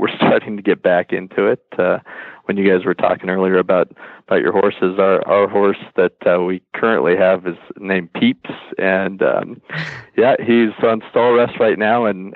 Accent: California, United States; Primarily, I grew up actually out in California competing

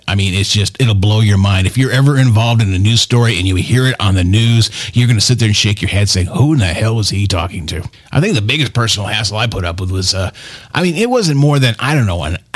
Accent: Tucson, Arizona, United States; both me and Miss Stephanie, you know, we're from Tucson. We love this town. I've been here since the early 70s.

